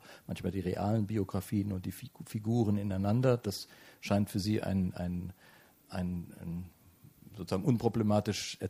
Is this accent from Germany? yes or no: yes; West Germany, Germany; Ich bin im Westen groß geworden